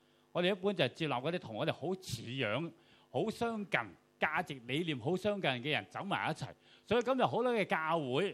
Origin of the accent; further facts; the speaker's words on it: Hong Kong; 我哋香港人哋指責我哋咧